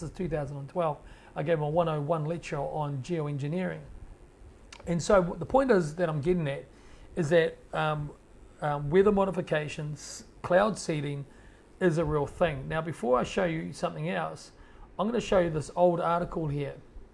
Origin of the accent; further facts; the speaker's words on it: Auckland, New Zealand; Because I grew up in Auckland for most of my life and I don't ever remember seeing clouds like that.